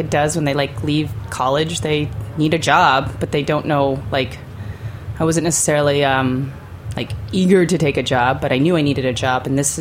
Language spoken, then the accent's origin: English; Germany; I grew up in Germany